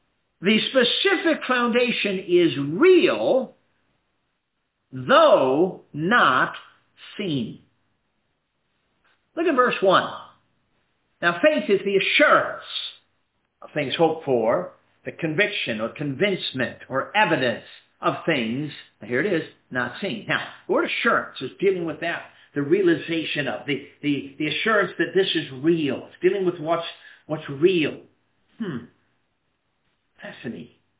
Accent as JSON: {"language": "English", "town": "Durango", "region": "Colorado", "country": "United States", "tie": "born there", "said": "I was born in Durango, Colorado. It's the western slope of the Rocky Mountains, it's southwest Colorado."}